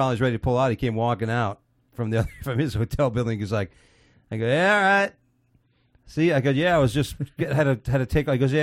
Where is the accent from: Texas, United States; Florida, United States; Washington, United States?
Texas, United States; Houston; At me when I'm from Houston, being a smart ass.